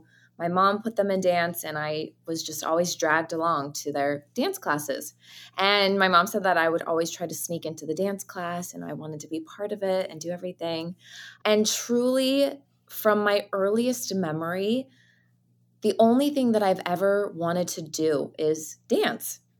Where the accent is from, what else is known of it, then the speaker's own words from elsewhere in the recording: Utah, United States; But regardless of that, I had the best childhood growing up in Utah as well. When I think of Utah, I just think of the four seasons that you enjoy and get to live in.